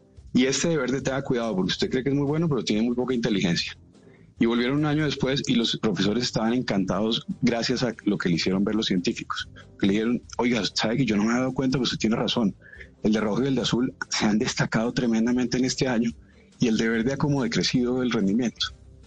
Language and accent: Spanish; Colombia; lo que en realidad sí somos capaces de hacer como colombianos, ¿no?